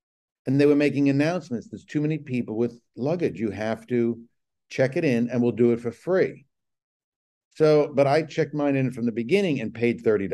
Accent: Brooklyn, New York, United States; I'm from Brooklyn, but I was born in New York.

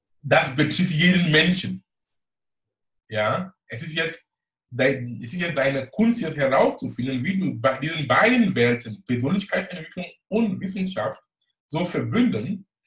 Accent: Cameroon; German is a second language; now in Germany; weil ich komme aus Kamerun ursprünglich, ich konnte kein Deutsch sprechen. Es war wirklich ein spannender Weg, mein Weg hier in einem fremden Land, die Sprache zu lernen

